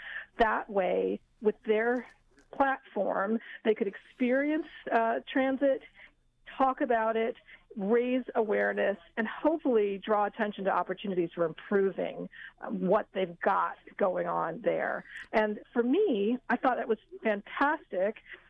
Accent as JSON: {"language": "English", "country": "United States", "said": "I'm an American. I got my driver's permit at the age of 15, like everyone else."}